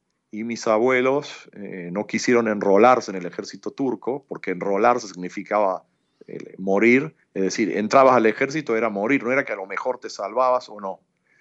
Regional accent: Argentina; yo soy de Argentina, pero me dicen que mi tonada cuando yo hablo ladino, las palabras que yo uso en ciertas cosas son de Esmirna o de Izmir.

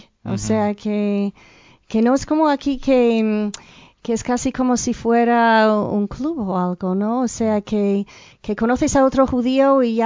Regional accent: New York, United States; now in Spain; yo crecí en Nassau County, y era totalmente normal ser judía ahí.

